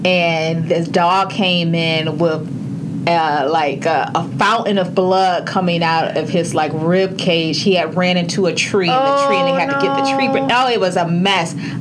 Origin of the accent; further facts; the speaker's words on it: Detroit, Michigan, United States; I was born and raised in Detroit. I'm one of 5 generations Detroiters. Actually, my family originated from Birmingham, Alabama.